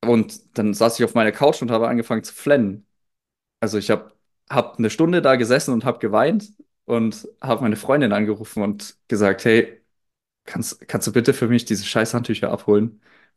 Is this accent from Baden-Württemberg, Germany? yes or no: no; Landsberg, Bavaria, Germany; Das ist dann so ein kleines Apartment jetzt in meinem Heimatort, weil wir haben hier in Landsberg sehr viel Industrie.